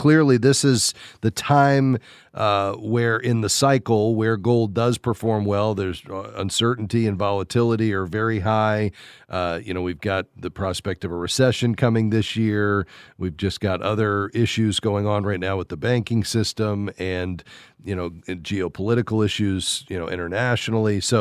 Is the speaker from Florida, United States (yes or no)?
yes; Florida, United States; I grew up not too far from that swampland, so I know it well. I'm from South Florida myself, so I've spent some time out there in the Florida Everglades.